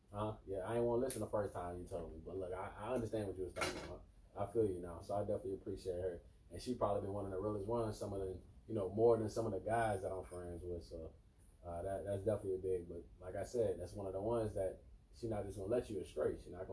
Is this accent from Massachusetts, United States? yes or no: no; Alabama, United States; But definitely she took me in because, I mean, I was from Alabama.